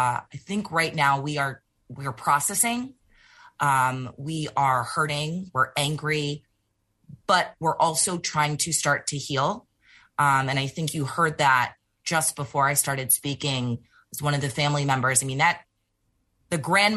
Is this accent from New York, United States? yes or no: yes; Buffalo, New York, United States; I was born and raised in Buffalo. My family is in Buffalo. I went to school in Buffalo. I to church in Buffalo and only moved away for school and came back to pursue, you know, my professional career.